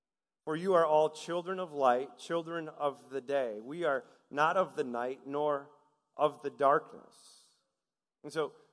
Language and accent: English; Michigan, United States; and I'm not from Georgia. I grew up in Michigan